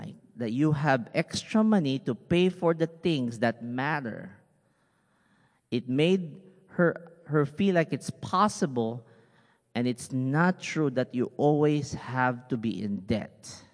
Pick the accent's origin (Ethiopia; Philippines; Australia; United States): Philippines; English is a second language; How does it feel, because I'm Filipino, you know, feel.